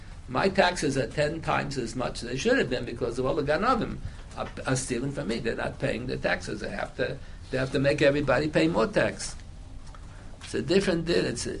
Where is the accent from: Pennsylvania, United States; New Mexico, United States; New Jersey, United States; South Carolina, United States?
Pennsylvania, United States; born there; now in New York, United States; I moved to New York. I was born in Pennsylvania. I moved to New York. I didn't move to New York intending to become a shutv. I moved to New York because there was no yeshiva in Pennsylvania, so I had to come to New York.